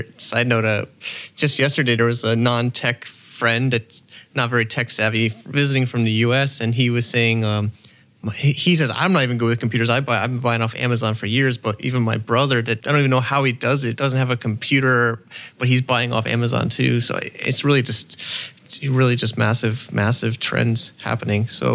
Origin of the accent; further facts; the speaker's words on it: Connecticut, United States; I grew up in Connecticut where we had really rough winters with lots of snow